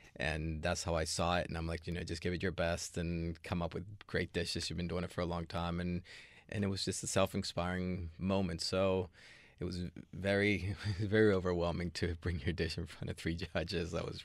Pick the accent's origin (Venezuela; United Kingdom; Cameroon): Venezuela; Caracas, Capital District; English is a second language; now in Miami, United States; I'm from Caracas, so I love the sea. I love to be by the ocean.